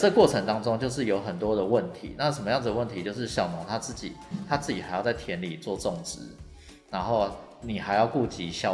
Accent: Yilan County, Taiwan; 我们宜兰这边的东西都是非常非常珍贵的，然后而且我相信很多宜兰人都只吃宜兰人的宜兰这边的蔬菜，在地的食材，

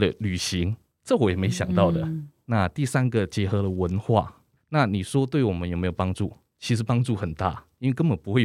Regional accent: Keelung, Taiwan; 选择基隆其实也是在基隆长大

